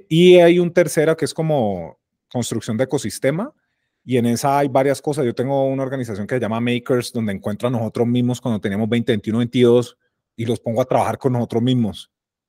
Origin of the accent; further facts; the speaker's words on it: Cali, Valle del Cauca, Colombia; soy de Cali